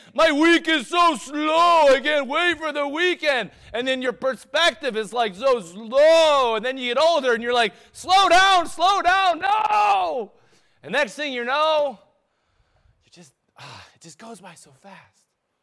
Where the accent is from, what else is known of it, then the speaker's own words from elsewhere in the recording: Midwest, United States; We're from the Midwest. You guys know what that means?